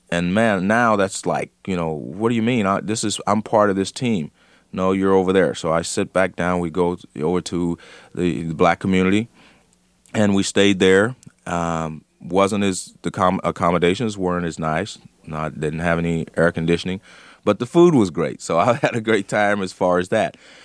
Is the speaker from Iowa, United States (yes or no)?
no; California, United States; well, I grew up in California.